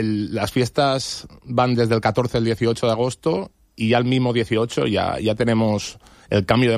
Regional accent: Altea, Valencian Community, Spain; yo no soy de la Nucía, soy de Altea

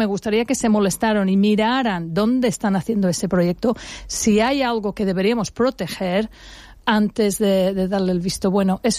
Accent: England, United Kingdom; born there; Spanish is a second language; porque yo soy inglesa

